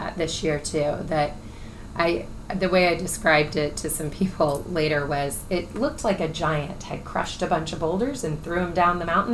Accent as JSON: {"language": "English", "region": "Florida", "country": "United States", "tie": "born or raised there", "said": "But I grew up with that in Florida too."}